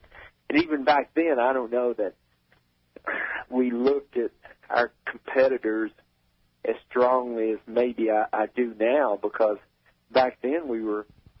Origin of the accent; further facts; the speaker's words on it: Kentucky, United States; living, growing up in Kentucky and then racing out of the Wayne Day shop in Nashville was kind of that era when we traveled the old All-American Challenge Series in NASCAR